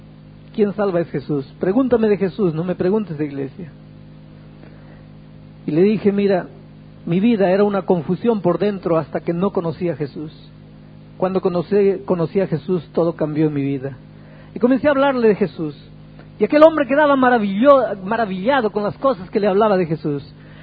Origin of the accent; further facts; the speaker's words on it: Peru; now in Brazil; Yo soy peruano, pero vivo en Brasil.